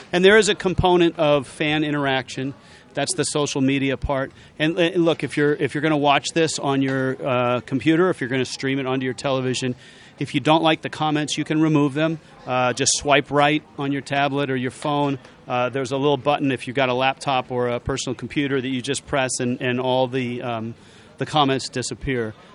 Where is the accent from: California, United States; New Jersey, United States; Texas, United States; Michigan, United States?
California, United States; I grew up over in the East Bay, so I have some authority on that.